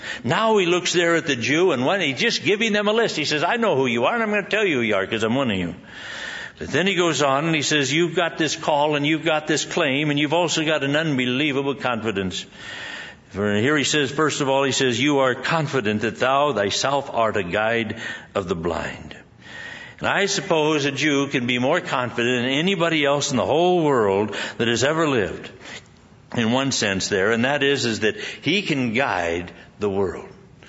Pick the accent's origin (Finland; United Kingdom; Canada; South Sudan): United Kingdom; Scotland; because I'm Scottish